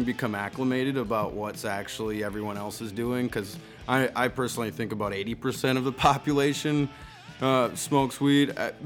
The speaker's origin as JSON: {"language": "English", "town": "Osceola", "region": "Wisconsin", "country": "United States", "tie": "born or raised there", "said": "I grew up in Osceola, Wisconsin, which is right across the border, a nice little town on the river, St. Croix."}